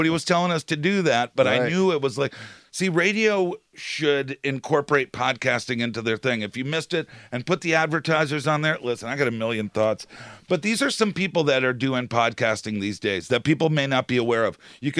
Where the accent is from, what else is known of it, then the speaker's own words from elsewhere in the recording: Boston, Massachusetts, United States; I was listening to morning radio as I grew up in Boston.